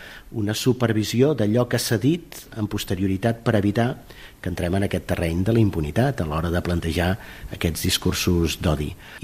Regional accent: Terrassa, Catalonia, Spain; N'hi ha un com a terrassenc, que és la Mola

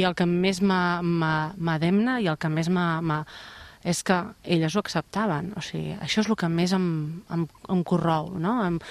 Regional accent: Vilallonga del Camp, Catalonia, Spain; Som aquí, és terme d'Alcover, però bueno, jo sóc de Vilallonga.

